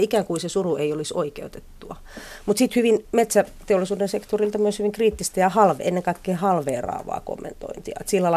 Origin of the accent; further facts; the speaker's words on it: Joensuu, North Karelia, Finland; Mä olen kaupunkilainen, mä oon kasvanut Joensuussa, mutta siellä oli siihen aikaan paljon semmoisia metsiä